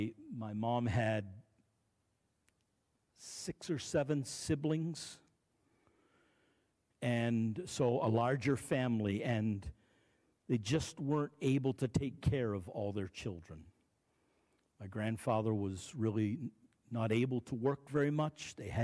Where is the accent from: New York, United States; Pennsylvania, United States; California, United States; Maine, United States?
Maine, United States; Oakland; also born or lived in Boothbay; I grew up in Oakland, Maine. Grew up in Booth Bay, but we moved back to Oakland when I was about 11 or 12